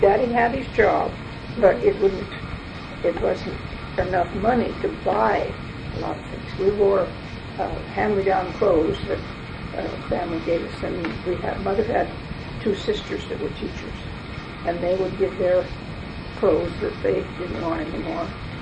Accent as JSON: {"language": "English", "town": "LeGrand", "country": "United States", "tie": "born or raised there", "said": "I was raised in LeGrand, but we had a wood stove."}